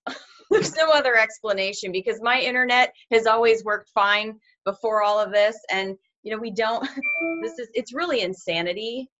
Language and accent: English; Tampa, Florida, United States; And he just happens to be in my hometown of Tampa Bay.